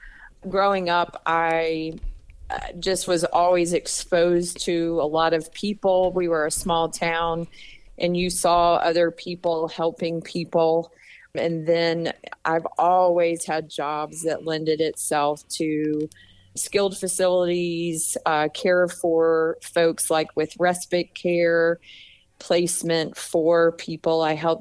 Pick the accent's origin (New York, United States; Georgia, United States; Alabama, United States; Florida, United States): Florida, United States; I grew up in North Florida